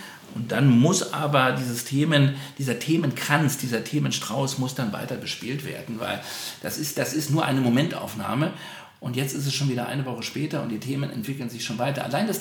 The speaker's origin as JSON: {"language": "German", "region": "Berlin", "country": "Germany", "said": "wo ich als Berliner dann am Ende durchlaufe."}